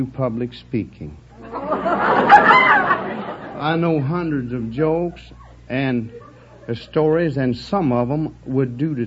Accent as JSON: {"language": "English", "region": "Texas", "country": "United States"}